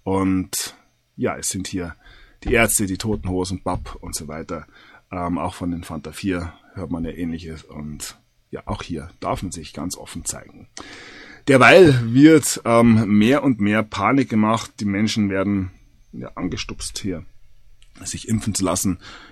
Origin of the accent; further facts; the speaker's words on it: Bavaria, Germany; Als Bayer hat man da natürlich nichts dagegen